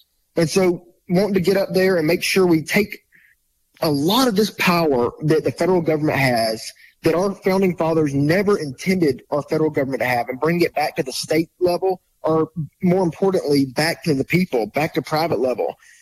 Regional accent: Montgomery, Alabama, United States; So I grew up in Montgomery. My mom homeschooled me and my 6 siblings.

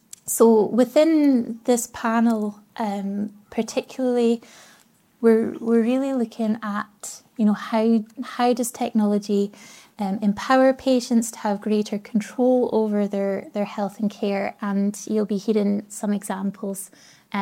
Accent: Elgin, Scotland, United Kingdom; I'm actually from Elgin, in the northeast of Scotland. I'm 5'7".

